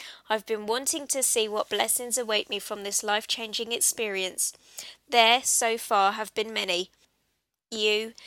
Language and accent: English; United States; but hey, I'm from the States.